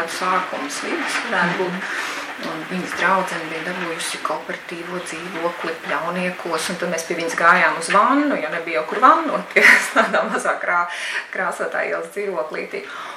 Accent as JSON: {"language": "Latvian", "town": "Saldus", "region": "Saldus Municipality", "country": "Latvia", "tie": "born or raised there", "said": "Es esmu pati tātad dzimusi un augusi Saldu"}